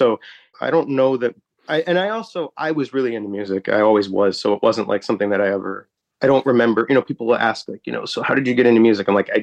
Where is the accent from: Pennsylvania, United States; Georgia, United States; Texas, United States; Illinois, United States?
Illinois, United States; Glenview; oh, yeah, no, actually, I'm from Glenview.